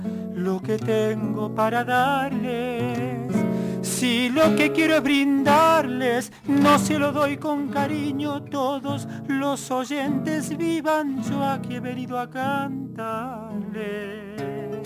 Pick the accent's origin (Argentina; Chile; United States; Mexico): Argentina; Concarán, San Luis; él creció en Ojo del Río, que es un pueblito ahí a poco de más de 15 kilómetros de Concarán, mi pueblo.